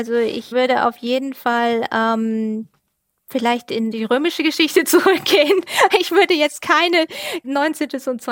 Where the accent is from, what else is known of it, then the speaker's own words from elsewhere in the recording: Germany; Genau, ich bin Deutsche und ich habe einen englischen Ehemann und einen deutsch-englischen Sohn